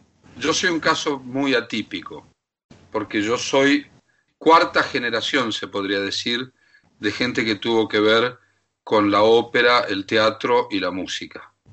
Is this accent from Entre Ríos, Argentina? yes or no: yes; Paraná, Entre Ríos, Argentina; now in Buenos Aires, Argentina; mi familia no estaba radicada en Buenos Aires, yo soy de Paraná, de Entre Ríos. O sea, mi abuela, mi abuelo estaban todos allá. Mi madre sí vivía acá. Yo me crié con mis abuelos